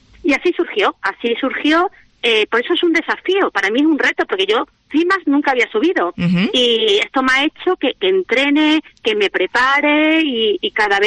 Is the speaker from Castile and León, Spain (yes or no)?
no; Cáceres, Extremadura, Spain; soy una chica de Cáceres, pues que bueno, con su perrita, pues sube a la montaña